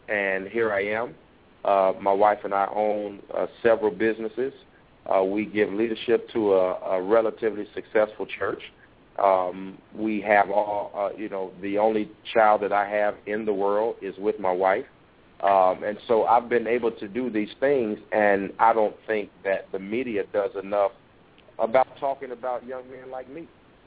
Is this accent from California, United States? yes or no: no; Gary, Indiana, United States; I was born and raised in Gary, Indiana, and I know crime and have witnessed it and grew up around it all too well.